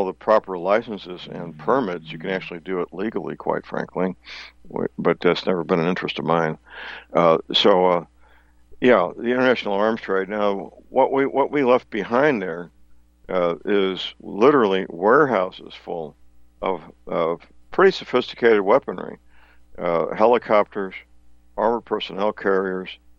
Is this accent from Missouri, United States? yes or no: yes; St. Louis, Missouri, United States; a private investigator in St. Louis, my hometown, this is not a secret